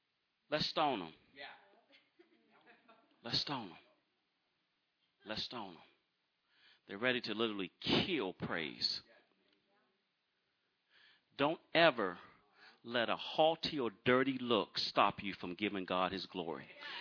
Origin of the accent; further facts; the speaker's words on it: Maryland, United States; I am from Maryland, so.